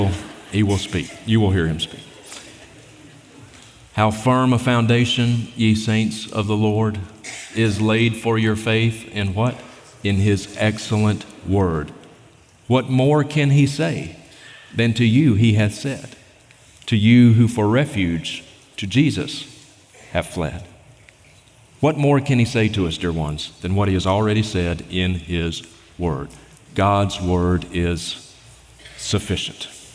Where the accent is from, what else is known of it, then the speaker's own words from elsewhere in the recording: Mississippi, United States; now in Montana, United States; I grew up in Mississippi, and one of my good childhood friends is a man named Chad.